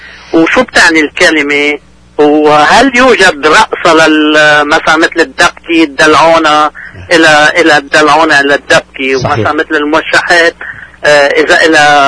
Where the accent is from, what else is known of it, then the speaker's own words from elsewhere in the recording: Lebanon; نحن من لبنان